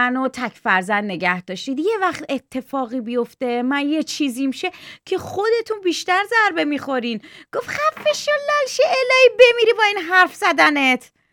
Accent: Shiraz, Fars, Iran; من خودم شیرازی هستم.

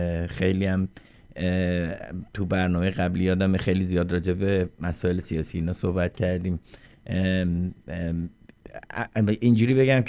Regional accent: Iran; born there; ما که تو ایران به دنیا اومدیم به هر حال خاطراتی داریم از اون کشور

